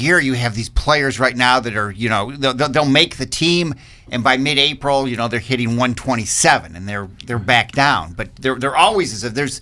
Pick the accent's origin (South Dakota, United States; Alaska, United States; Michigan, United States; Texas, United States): Michigan, United States; moved away; Because I know growing up in Michigan, when it was just we had cold winters and March was still cold